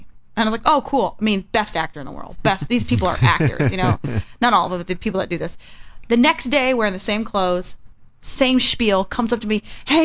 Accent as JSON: {"language": "English", "region": "Texas", "country": "United States", "said": "when you first move here, you're like, oh my gosh, homeless people, because I'm from Texas."}